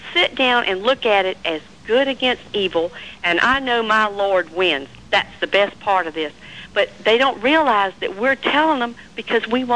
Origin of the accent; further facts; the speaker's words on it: United States; I'm an American. I love America.